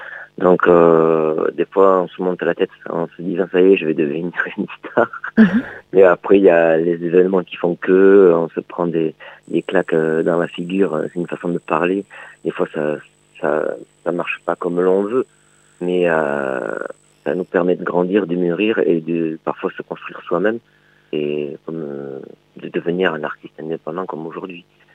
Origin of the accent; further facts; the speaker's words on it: Nouvelle-Aquitaine, France; Parce que moi, je suis des Landes.